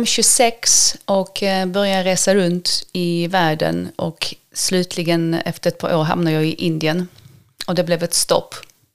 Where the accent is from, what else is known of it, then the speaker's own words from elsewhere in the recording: Sweden; also born or lived in Warsaw, Poland; född i Polen, född i Warszawa och uppvuxen i Sverige. Så jag flyttade till Sverige när jag var 8, tillsammans med min familj. Eller vi flyttade faktiskt till Danmark först och sen så flyttade vi till Sverige.